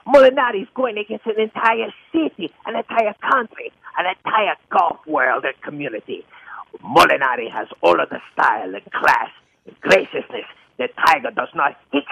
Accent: Poland; English is a second language; I'm a Polish. You hear my accent. I'm a Polish.

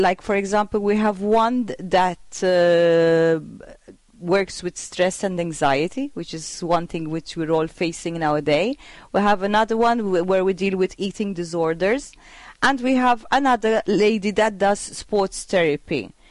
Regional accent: Malta; born there; I was born here in Malta, yes

